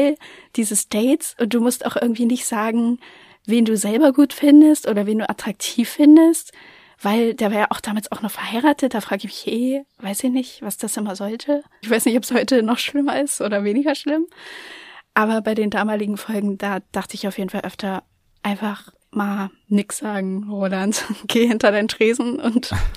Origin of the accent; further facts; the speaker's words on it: East Germany, Germany; ich komme aus dem Osten.